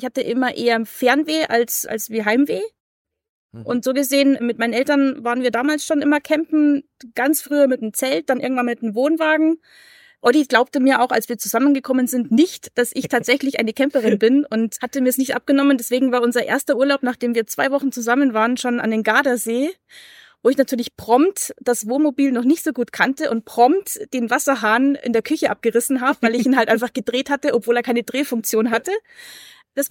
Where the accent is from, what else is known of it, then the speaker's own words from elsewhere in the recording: Southern Germany, Germany; wir sind ja ganz aus dem Süden.